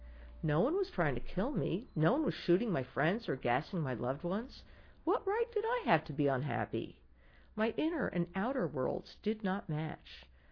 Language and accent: English; Albany, New York, United States; now in Boston, United States; we grew up in Albany, and we each went, you know, in the opposite direction, about 2.5 hours, 3 hours